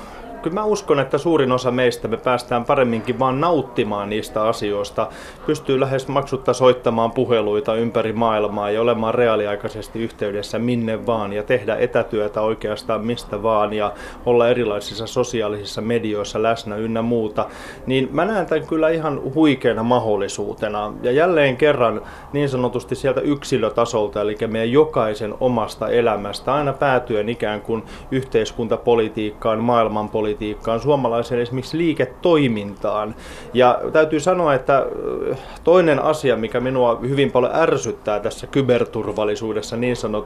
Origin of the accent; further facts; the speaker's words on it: Helsinki, Uusimaa, Finland; now in Espoo, Finland; kotoisin olen alun perin Helsingistä, vaikka suurimman osan elämästä asunut Espoossa.